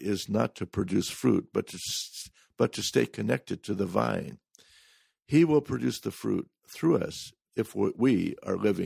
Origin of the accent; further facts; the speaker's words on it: Oregon, United States; now in Japan; They are unusual in Japan, but grow wild in my home state of Oregon.